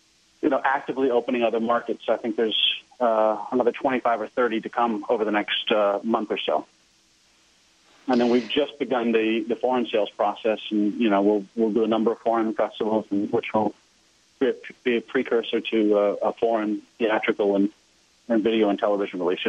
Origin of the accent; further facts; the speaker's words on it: Southern United States, United States; I grew up in the South. I certainly saw rampant racism in the South